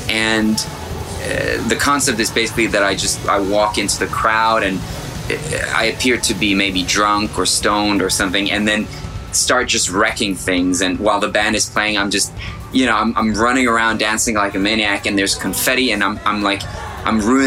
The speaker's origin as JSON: {"language": "English", "country": "Norway", "second_language": "English", "moved": "as an adult", "lives_now": "Los Angeles, United States", "said": "I just turned 38. I reside in Los Angeles. I've lived in America for 15 years, and the last 6 months I have returned to my home country, Norway."}